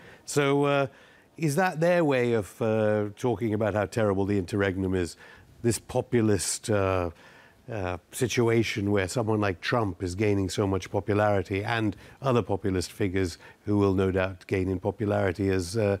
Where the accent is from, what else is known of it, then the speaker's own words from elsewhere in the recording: United Kingdom; British historians consider the birth of nationalism, nation states earlier, just, you know, because I am British.